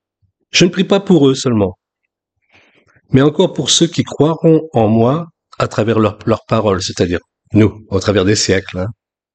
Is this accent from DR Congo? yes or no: no; France; first language French; moved away as an adult; also born or lived in Belgium / Italy; now in Switzerland; ma langue maternelle, en français. Parce que j'ai quitté la France, j'avais 19 ans, pour aller étudier en Belgique, à l'école biblique. Et puis ensuite, je ne suis plus rentré en France pratiquement. Je suis allé vivre en Italie, et maintenant depuis 13 ans en Suisse.